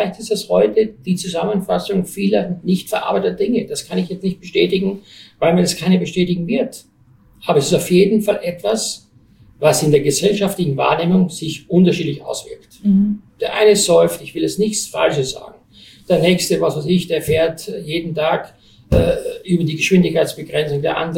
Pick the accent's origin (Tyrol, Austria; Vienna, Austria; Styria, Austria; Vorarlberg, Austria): Styria, Austria; Ich komme aus der Oststeiermark